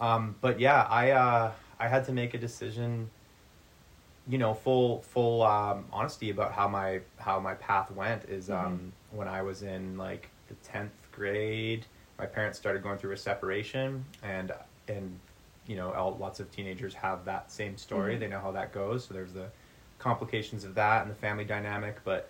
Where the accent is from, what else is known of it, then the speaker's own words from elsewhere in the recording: Vancouver, British Columbia, Canada; I grew up in Vancouver